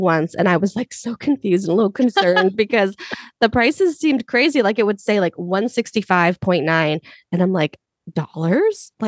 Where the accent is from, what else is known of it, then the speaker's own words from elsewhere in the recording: United States; And I'm like, we're from America.